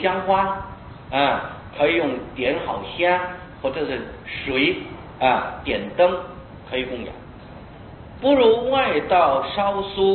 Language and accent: Chinese; China; 尤其我们中国人看起来是相当不习惯的啊